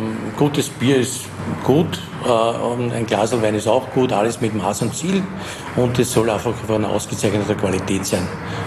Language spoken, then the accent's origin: German; Lower Austria, Austria; ich bin im Waldviertel geboren und habe dort die Berührungen gehabt in der frühesten Jugend mit Mohn